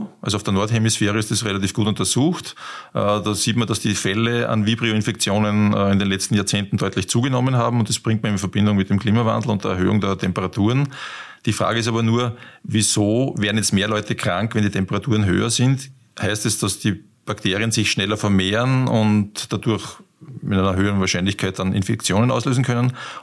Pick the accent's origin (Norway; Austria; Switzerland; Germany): Austria; Die gibt es bei uns in Österreich aber nicht.